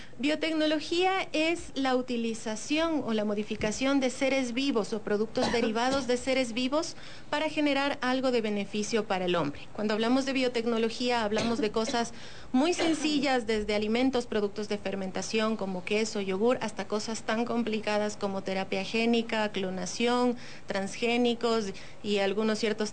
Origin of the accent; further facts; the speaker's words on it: Ecuador; nosotros mismos, como ecuatorianos, aprovechemos estos recursos y generemos productos que nos van a beneficiar